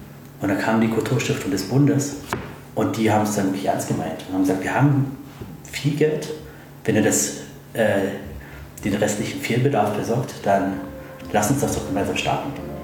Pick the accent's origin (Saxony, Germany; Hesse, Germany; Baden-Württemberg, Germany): Saxony, Germany; Ich komme aus der Sorbischen Oberlausitz, Ecke Bautzen